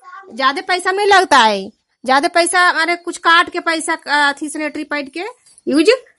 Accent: Ganpura, Bihar, India; ग्राम गनपुरा, मैं ललंदा जिला की निवासी हूँ।

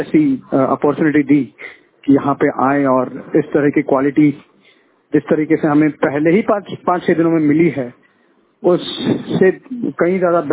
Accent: Maharashtra, India; मैं महाराष्ट्र से हूँ

